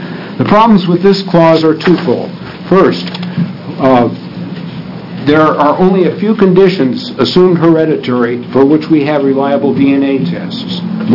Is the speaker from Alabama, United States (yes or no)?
no; Seal Rock, Oregon, United States; I'm from Seal Rock, Oregon, on the Oregon coast.